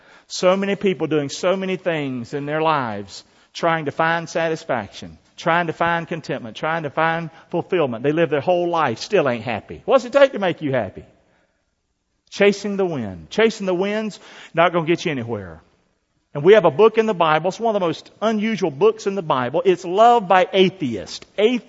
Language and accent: English; North Carolina, United States; But the fact is, in the South, where I grew up in North Carolina, we didn't call our pastor.